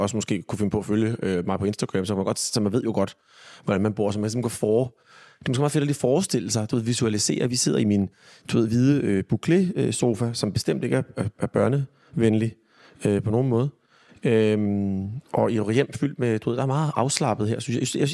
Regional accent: Region of Southern Denmark, Denmark; also born or lived in Copenhagen; jeg er født i København, men er opvokset på Fyn.

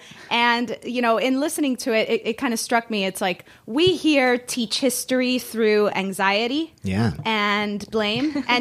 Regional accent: Miami, Florida, United States; but I grew up in Miami.

